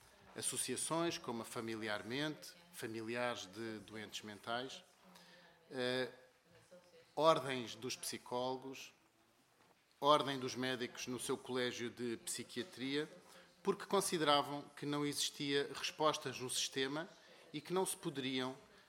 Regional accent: Portugal

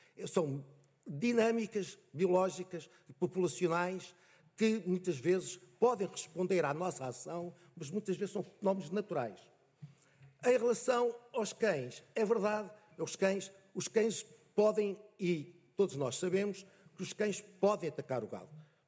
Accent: Covilhã, Centro, Portugal; Eu sou da Covilhã e lembro de minha avó falar dos lobos às portas da Covilhã.

